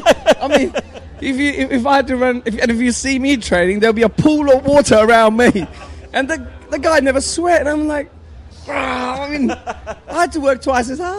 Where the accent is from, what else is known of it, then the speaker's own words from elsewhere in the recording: England, United Kingdom; as an Englishman